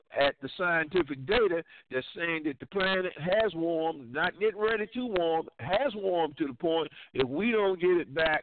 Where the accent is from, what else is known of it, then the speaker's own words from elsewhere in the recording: Dillon, South Carolina, United States; me coming from a very small rural town in South Carolina, where I grew up near Myrtle Beach, South Carolina, from a small rural town of Dillon, South Carolina